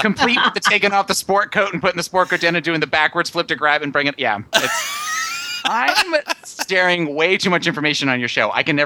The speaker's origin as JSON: {"language": "English", "region": "New Jersey", "country": "United States", "said": "I'm actually from South Jersey, which means Franco will now make fun of me because everybody makes fun of South Jersey."}